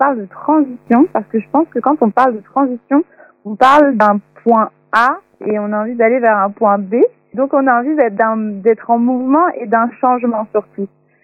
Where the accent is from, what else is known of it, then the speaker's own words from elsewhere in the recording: Segré, Pays de la Loire, France; Alors moi, je suis originaire de Segré et j'ai très vite été engagée de manière citoyenne pour ma petite ville